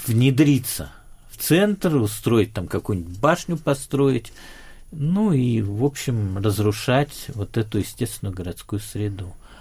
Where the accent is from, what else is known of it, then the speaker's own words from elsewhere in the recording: Tomsk, Siberia, Russia; я еврей, но я там ссыльный, да, для моих дедов. Томск был местом ссылки, я себя определяю как сайбериан